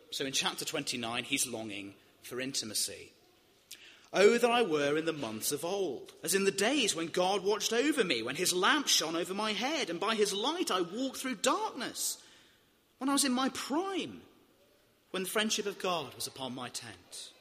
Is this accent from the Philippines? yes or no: no; Wales, United Kingdom; In the many mines that I grew up in around Wales, there was no wisdom mine.